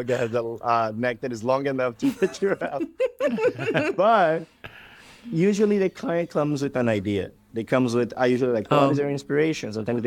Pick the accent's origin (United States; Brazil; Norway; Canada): Brazil; moved away; You know, I came from Brazil with nothing, I grew up with even less.